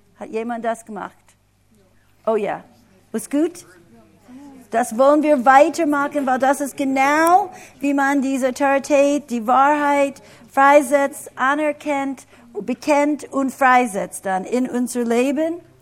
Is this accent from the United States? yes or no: yes; United States; now in Germany; Wir als Amerikaner hatten ganz viele andere Namen